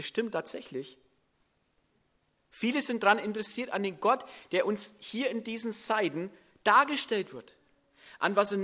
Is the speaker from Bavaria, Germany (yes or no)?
yes; Bavaria, Germany; Man merkt auch, man muss als Franke erstmal gern Klöße, ne?